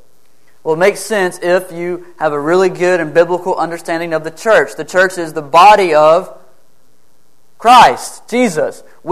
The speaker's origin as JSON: {"language": "English", "town": "Eustis", "region": "Texas", "country": "United States", "tie": "born or raised there", "said": "When I'm coming home from Eustis, my hometown, it's way out in the boonies."}